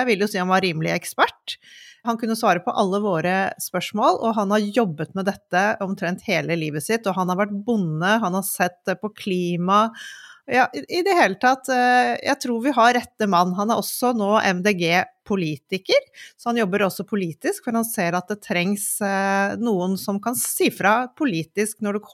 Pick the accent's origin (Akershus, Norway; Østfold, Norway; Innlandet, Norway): Akershus, Norway; Asker; jeg vokste opp i Asker, nær sjøen, og vi badet masse